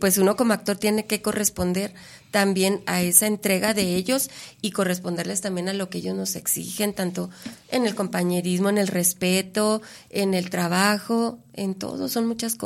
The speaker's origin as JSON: {"language": "Spanish", "town": "Luis Moya", "region": "Durango", "country": "Mexico", "tie": "born or raised there", "said": "A mi pueblo, Luis Moya, Durango, se llama aquí por la carretera Torreón, y donde hay unas carnitas muy ricas."}